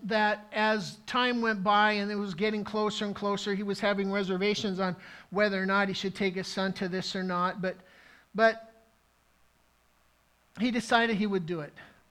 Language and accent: English; Midwest, United States; I grew up in the Midwest, and the author's talking about what he calls this gentleman that he met an Easterner.